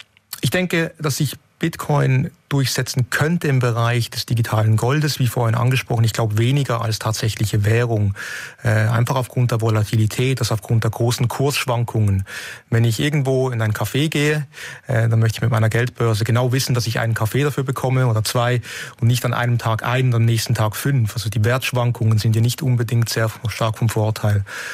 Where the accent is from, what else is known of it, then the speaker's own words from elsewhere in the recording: Switzerland; wenn ich als Schweizer sage, die Schweiz, aber ich bin da auch stolz drauf.